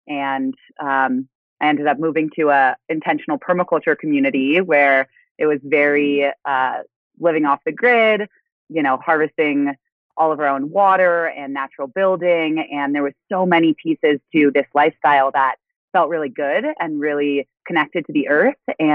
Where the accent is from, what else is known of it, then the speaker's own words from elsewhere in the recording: California, United States; I grew up in California.